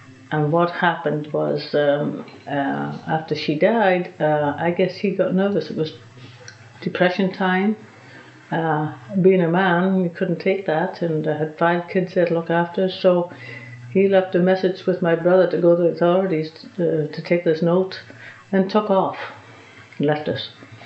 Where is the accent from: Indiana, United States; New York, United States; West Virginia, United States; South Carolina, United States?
Indiana, United States; Crown Point; born there; I was born in Crown Point, Indiana, USA, in 1931.